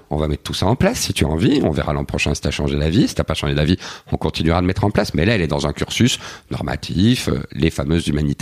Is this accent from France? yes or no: no; Belgium; je suis Belge